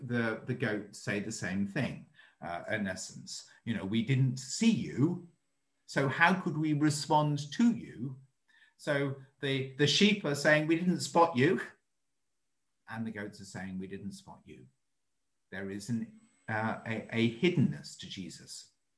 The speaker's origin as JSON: {"language": "English", "town": "King's Lynn", "region": "East of England", "country": "United Kingdom", "tie": "born or raised there", "said": "So I grew up near King's Lynn."}